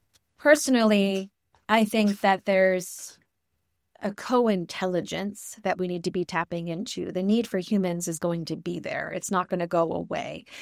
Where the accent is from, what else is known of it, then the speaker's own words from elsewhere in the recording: Richmond, Virginia, United States; moved away as an adult; I'm from Virginia, Richmond, Virginia.